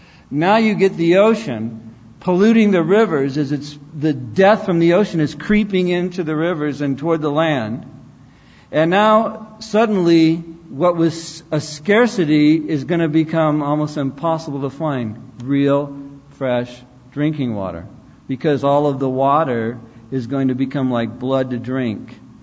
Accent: California, United States; It's like, I'm from California. I've been in the sun.

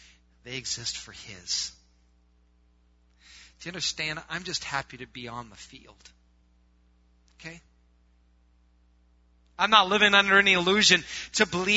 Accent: Wisconsin, United States; And maybe we're from Wisconsin, so it's really hard to worship a cow.

